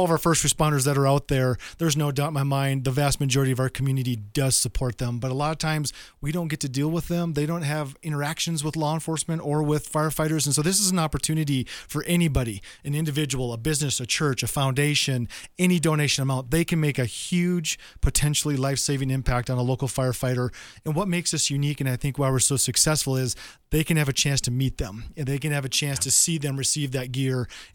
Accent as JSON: {"language": "English", "region": "Minnesota", "country": "United States", "tie": "born or raised there", "said": "Yep. Born and raised in Minnesota, yep."}